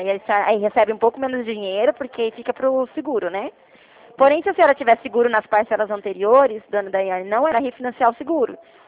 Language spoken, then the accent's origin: Portuguese; Presidente Prudente, São Paulo, Brazil; eu sou de Presidente Prudente.